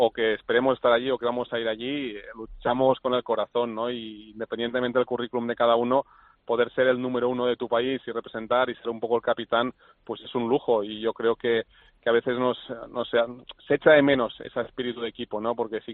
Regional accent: Catalonia, Spain; yo como deportista catalán, español, que lleva 2 Juegos Olímpicos

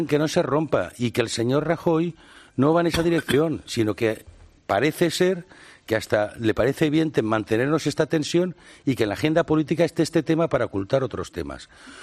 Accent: Spain; yo soy español, me siento muy español

